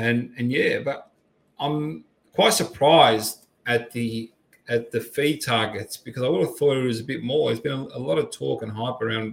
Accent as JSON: {"language": "English", "country": "Australia", "said": "I remember growing up watching Harry Kewell and Mark Viduka playing there, and you know, being an Aussie, that was I used to go for Leeds."}